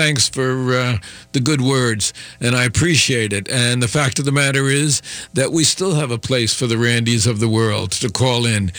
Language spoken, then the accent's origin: English; New York, United States; I say I'm from New York originally also